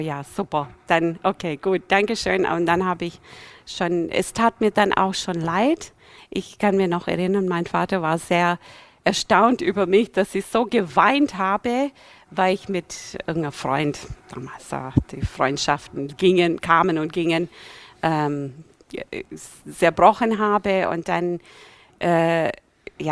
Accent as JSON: {"language": "German", "country": "Brazil", "tie": "born or raised there", "also_born_or_lived": "United States", "second_language": "German", "said": "Ich bin Amerikanerin. Ja, da bin ich halt in Brasilien aufgewachsen. Wir waren 5 Kinder und wir sind immer jede 4 Jahre nach USA wieder gegangen, für ein Jahr."}